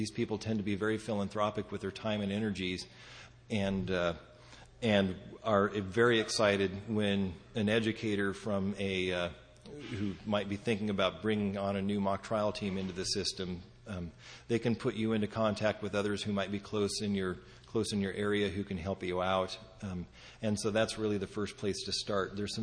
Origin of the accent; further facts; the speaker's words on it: Idaho, United States; because here we are way out in Delaware, and we're from Idaho